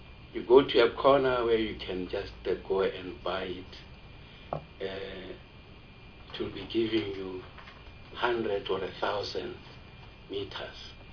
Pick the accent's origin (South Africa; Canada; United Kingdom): South Africa; North West; I've indicated that I'm from Northwest. It's more rural, but with mushrooming mineral resources, the platinum in particular around Rustenburg.